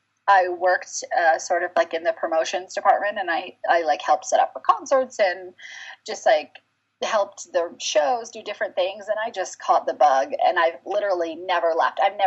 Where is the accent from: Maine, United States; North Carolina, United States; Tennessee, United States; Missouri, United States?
Maine, United States; moved away as an adult; now in Salt Lake City, United States; So I grew up in Maine, born and raised. And so I'm an East Coast girl at heart, but I came to Salt Lake City in 2002 and went to Utah State University